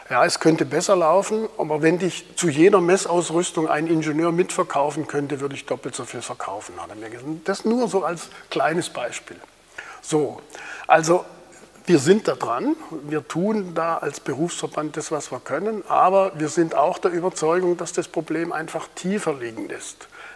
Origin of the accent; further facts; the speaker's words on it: Schramberg, Baden-Württemberg, Germany; also born or lived in Karlsruhe; Ich stamme aus Schramberg im Schwarzwald, habe in Karlsruhe Geodäsie studiert, dort auch promoviert